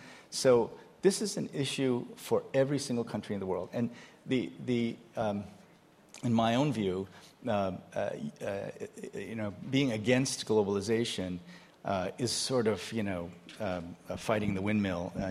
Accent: Iowa, United States; I grew up in Iowa. And in Iowa, only 10% of us went to college.

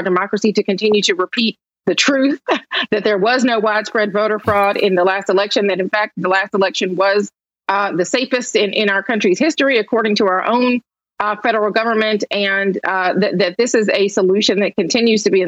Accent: Georgia, United States; like in my home state of Georgia, and really across the country

